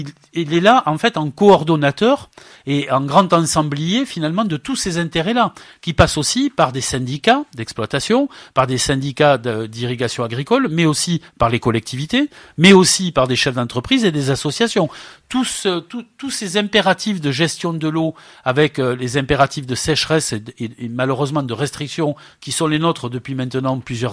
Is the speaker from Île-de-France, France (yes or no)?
no; Carcassonne, Occitanie, France; Je suis né dans l'Aude, j'ai grandi à Carcassonne et dans la Montagne Noire